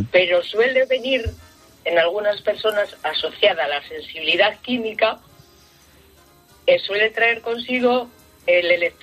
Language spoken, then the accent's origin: Spanish; Gijón, Asturias, Spain; Yo vivo, soy de Gijón